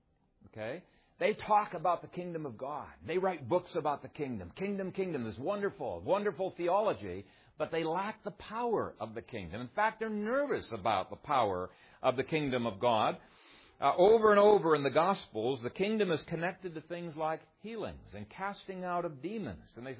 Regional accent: Ethiopia; I grew up in Ethiopia, and we had to study a little bit of the history of Ethiopia.

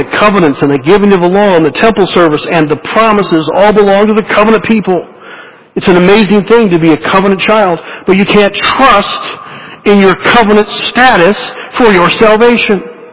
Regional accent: the South, United States; I grew up in the Bible Belt, but that doesn't save you.

